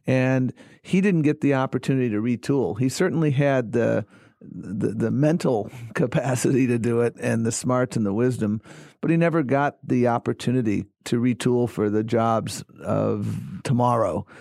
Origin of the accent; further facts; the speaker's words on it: Buffalo, New York, United States; the dignity of work is something I learned growing up in Buffalo, New York.